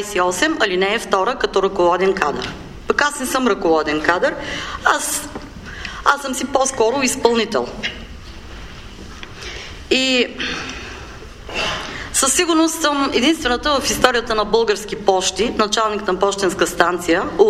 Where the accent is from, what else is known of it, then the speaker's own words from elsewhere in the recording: Shumen, Shumen Province, Bulgaria; От Шумен съм.